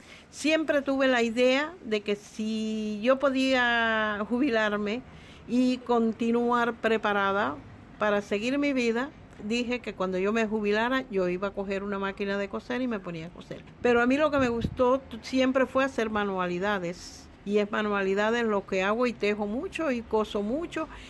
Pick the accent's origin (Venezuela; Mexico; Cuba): Cuba; Banes, Holguín; de donde yo soy, de la provincia de Holguín, del municipio Bane.